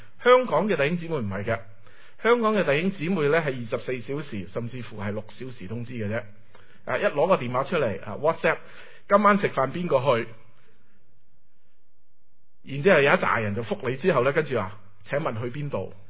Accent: Canada; 本身而家我当中我嚟自加拿大嘅啦

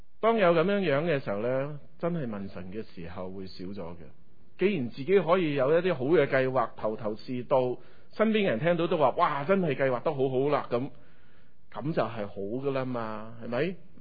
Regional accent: Hong Kong; 即係我哋香港人讲松毛松翼

